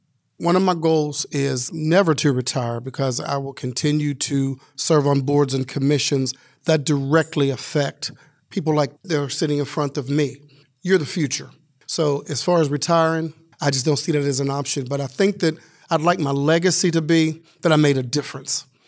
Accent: Wilkinsburg, Pennsylvania, United States; also born or lived in Hill District, Pittsburgh; I was born in the Hill District, moved to Wilkinsburg. My two parents still own their home here in Wilkinsburg.

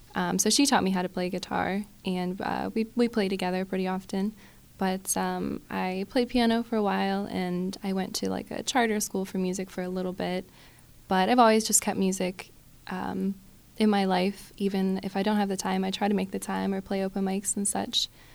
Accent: Mars, Pennsylvania, United States; So I'm from Mars, Pennsylvania, about an hour away from here. I played music.

